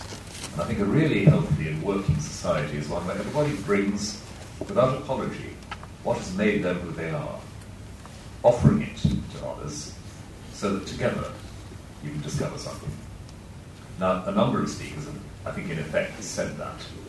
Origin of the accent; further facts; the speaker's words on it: Wales, United Kingdom; as Welsh people, we inherit. We actually, this small nation, took deeply seriously the moral priority of education